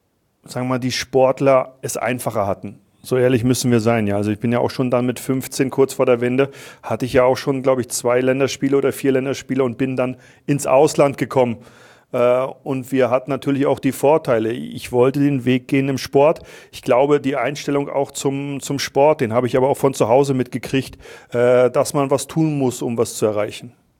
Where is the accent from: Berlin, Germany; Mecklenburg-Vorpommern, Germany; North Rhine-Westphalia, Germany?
Mecklenburg-Vorpommern, Germany; now in Vienna, Austria; Da ich sehr viel herumgekommen bin, ist jetzt Heimat Wien. Ich weiß, wo ich herkomme, ich komme aus Mecklenburg.